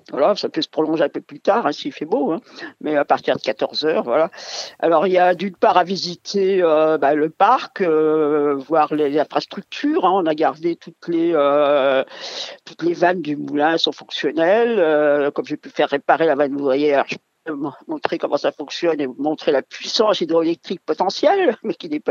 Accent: Pays de la Loire, France; Moi, je suis native de la région, je suis native de Bourget-Maine-et-Loire.

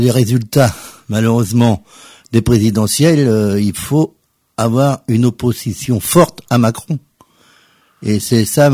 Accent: Maillé, France; 55 ans. Je suis de Maillé, ancien conseiller municipal de Maillé de 2014 à 2020.

